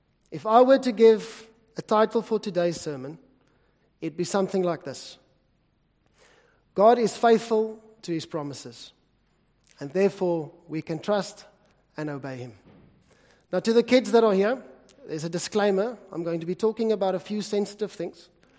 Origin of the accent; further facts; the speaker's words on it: Bloemfontein, Free State, South Africa; And yeah, I'm from the City of Roses. Although I must admit, I haven't seen roses in a long time, in Bloemfontein.